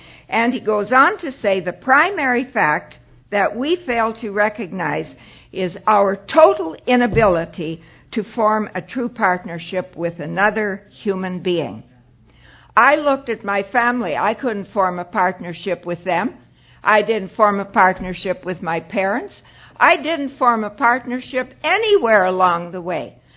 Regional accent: Toronto, Ontario, Canada; I am from Toronto.

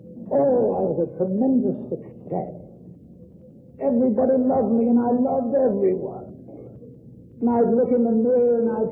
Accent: Ireland; I'm an Irishman. My mother's a Limerick woman. Born and raised in Limerick City.

